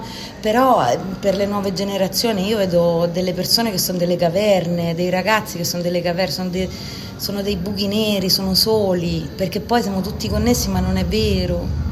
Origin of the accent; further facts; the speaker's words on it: Rome, Lazio, Italy; Dalla piccola Parigi di Roma, di Torpignattara, che la chiamo piccola Parigi, ma in realtà perché è molto nota per i fatti di cronaca, ahimè.